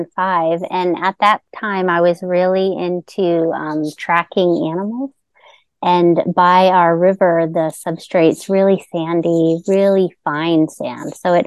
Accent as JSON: {"language": "English", "region": "New York", "country": "United States", "said": "I'm from New York, so when I first saw that, I'm like, \"What on earth is this big, concrete river?"}